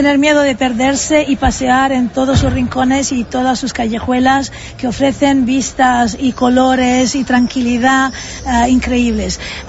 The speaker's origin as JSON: {"language": "Spanish", "region": "Tuscany", "country": "Italy", "second_language": "Spanish", "said": "Yo soy de La Loba, que claro, es el mejor barrio de toda la ciudad"}